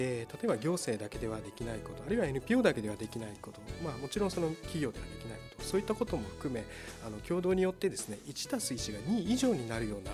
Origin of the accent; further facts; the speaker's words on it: Osaka, Japan; いや、私は大阪出身でございます。